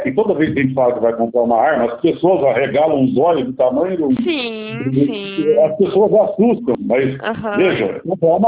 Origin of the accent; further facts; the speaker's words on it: Jacarezinho, Paraná, Brazil; eu sou do interior do Paraná, sou de Jacarezinho, né?